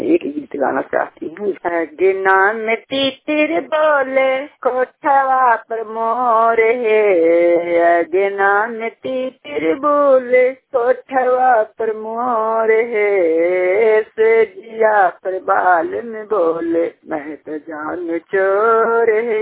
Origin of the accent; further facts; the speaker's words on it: Bihar, India; छठी घोसी के रहने वाले हैं, थाना हिलसा है, जिला नालंदा के निवासी हूँ।